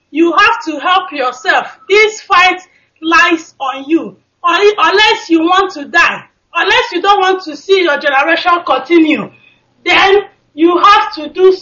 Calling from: Stockholm, Stockholm County, Sweden; I am calling from Stockholm, Sweden.

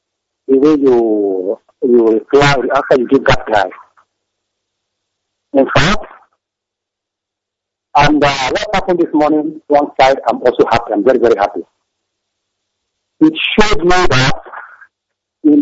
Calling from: Dubai, United Arab Emirates; I'm coming from Dubai.

